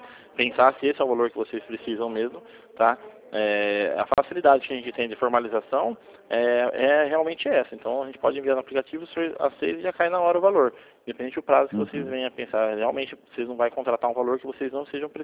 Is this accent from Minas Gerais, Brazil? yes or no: no; Campinas, São Paulo, Brazil; Somos de Campinas, exatamente.